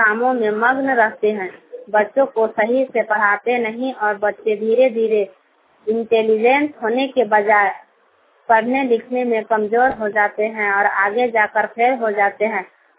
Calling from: Aganpur, Jharkhand, India; रांची प्रगति club की reporter गांव अगनपुर जिला रामगढ़ से बोल रही हूं।

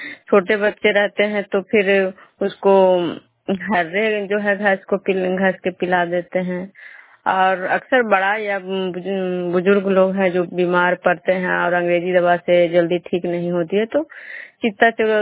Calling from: Vishnupur, Bihar, India

